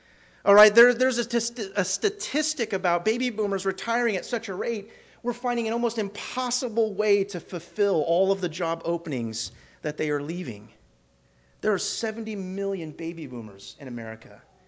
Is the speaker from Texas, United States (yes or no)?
no; California, United States; Now, both of us were raised somewhere within California.